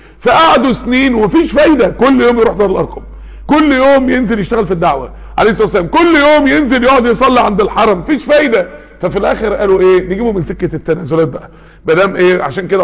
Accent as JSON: {"language": "Arabic", "country": "Egypt", "said": "ده انا مصري"}